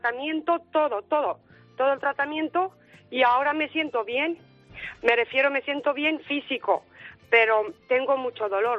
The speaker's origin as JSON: {"language": "Spanish", "country": "Romania", "second_language": "Spanish", "moved": "yes", "lives_now": "Spain", "said": "De Rumanía."}